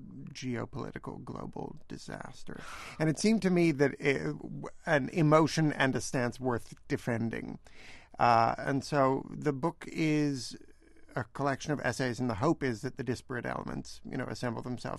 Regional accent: Canada; being Canadian

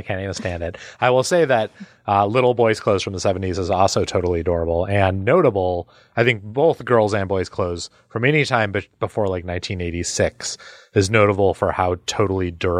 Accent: Midwest, United States; even though I grew up in the Midwest, the home of euchre

